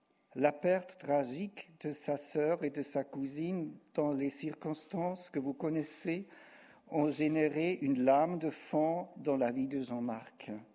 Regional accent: German-speaking Switzerland, Switzerland; French is a second language; moved away; En novembre 1991, j'ai quitté la Suisse allemande pour un stage linguistique en Suisse romande.

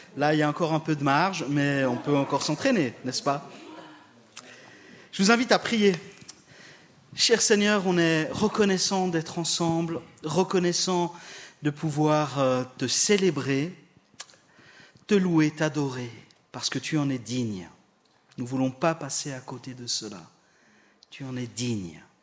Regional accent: Geneva, Switzerland; ce frère de l'église où j'ai grandi, à Genève, à la rue de la Servette.

